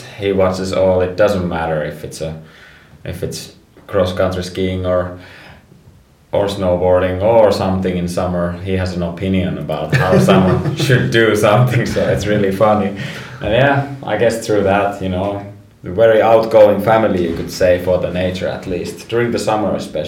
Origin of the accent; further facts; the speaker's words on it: Rovaniemi, Lapland, Finland; Yeah, it's right above the Arctic. It's actually, Rovaniemi is right at the Arctic Circle